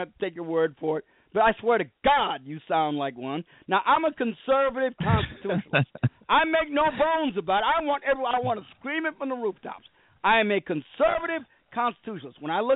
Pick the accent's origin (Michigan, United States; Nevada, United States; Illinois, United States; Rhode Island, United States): Illinois, United States; moved away; Illinois is a state. I am an expatriate from Illinois. I lived there all of my life. I served the state of Illinois as a police officer, put my life on the line for the citizens of Illinois.